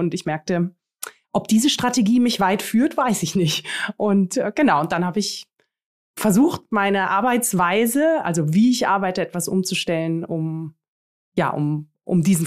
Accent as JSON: {"language": "German", "town": "Munich", "region": "Bavaria", "country": "Germany", "tie": "born or raised there", "also_born_or_lived": "Greece", "said": "jüdischen Wurzeln und einem griechischen Künstlervater in Athen. Genau, ich bin in Griechenland geboren und ja, bin dann aber in einer ganz gut bürgerlichen Familie in München groß geworden."}